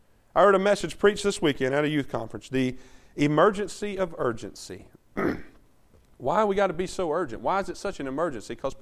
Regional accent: United States; I'm thankful that I'm an American.

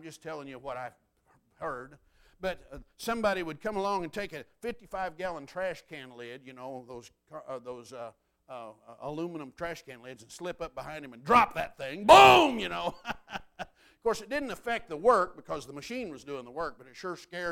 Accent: Texas, United States; I'm from the Texas Panhandle. And in the Texas Panhandle, thunderstorms build up to 55,000 feet.

